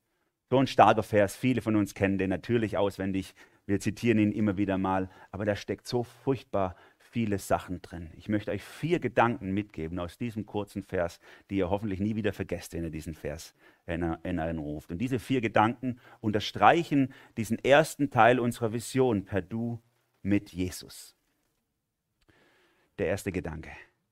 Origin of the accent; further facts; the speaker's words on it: Baden-Württemberg, Germany; accent: Swabian; dann versuche ich meinen schwäbischen Dialekt zu verstecken